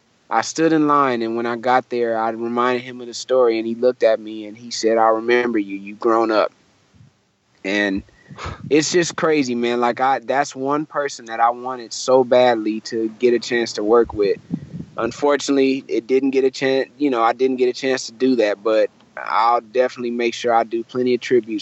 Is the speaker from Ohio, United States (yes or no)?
no; Flint, Michigan, United States; And I'm like, "Oh, you know, I'm from Flint, Michigan."